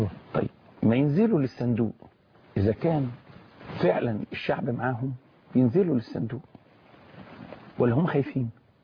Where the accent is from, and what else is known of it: Egypt